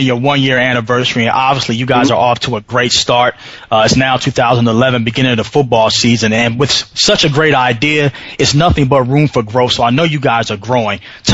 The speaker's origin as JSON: {"language": "English", "town": "Philadelphia", "region": "Pennsylvania", "country": "United States", "tie": "born or raised there", "said": "being a Philly kid growing up in Philadelphia"}